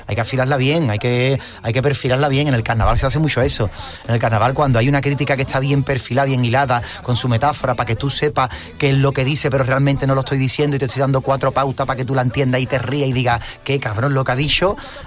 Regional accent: Cádiz, Andalusia, Spain

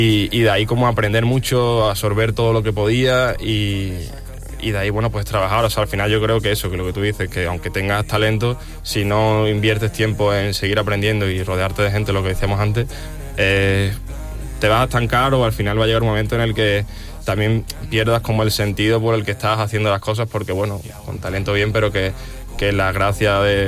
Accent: Espartinas, Andalusia, Spain; Soy de Espartina, de un pueblito de Sevilla, el Aljarafe.

